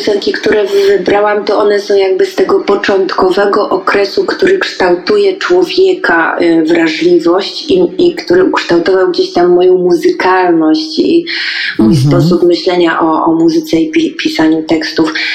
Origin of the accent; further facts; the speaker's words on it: Piotrków Trybunalski, Łódź Voivodeship, Poland; kiedy no właśnie wychowywałam się w Piotrkowie Trybunalskim, chodziłam sobie do szkoły